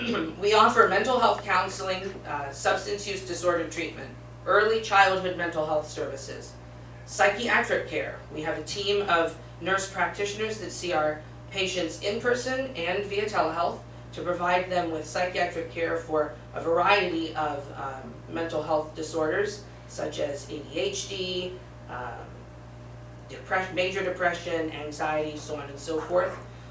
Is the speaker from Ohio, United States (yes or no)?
yes; Ohio, United States; So I'm from Tuscarawas County, and we do not have a DARE program in Tuscarawas County